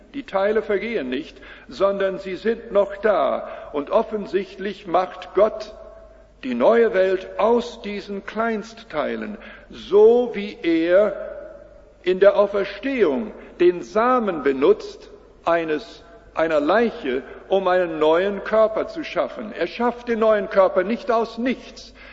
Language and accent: German; Canada; Ich komme aus der Landwirtschaft in Kanada und habe dann auf dem Feld gearbeitet.